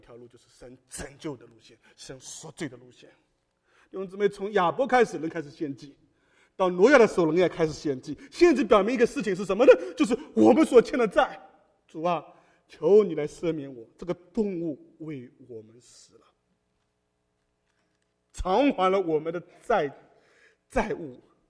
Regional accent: Ningbo, Zhejiang, China; 我们宁波人有句话是债多不愁啊。

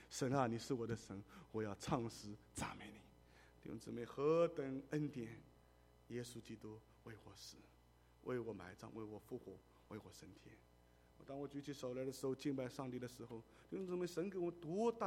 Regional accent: China; born there; 我在大陆出生，讲话的口气都会有不一样

